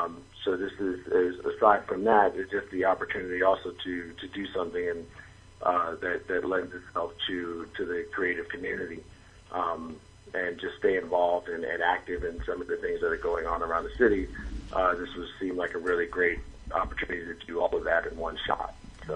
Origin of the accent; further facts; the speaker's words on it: Brooklyn, New York, United States; I'm based out of Brooklyn, born and raised in Brooklyn.